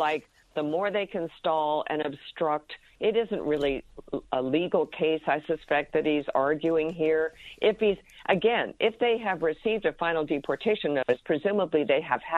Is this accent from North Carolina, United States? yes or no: no; New York City, New York, United States; it is in my hometown of New York